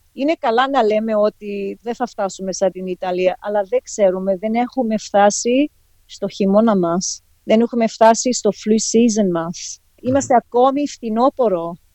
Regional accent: Greece; Είμαστε Έλληνες

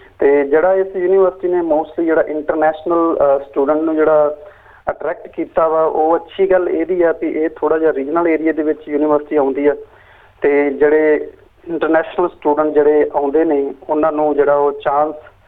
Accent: Amritsar, Punjab, India; moved away as an adult; now in Australia; ਮੈਂ ਅੰਮ੍ਰਿਤਸਰ ਤੋਂ ਬਿਲੋਂਗ ਕਰਦਾ

